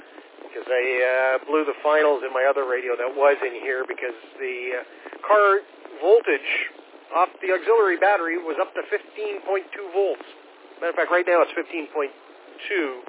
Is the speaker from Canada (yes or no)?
yes; Alberta, Canada; moved away as an adult; Yeah, I grew up in Alberta, so it's like, you know, this is definitely a really nice province.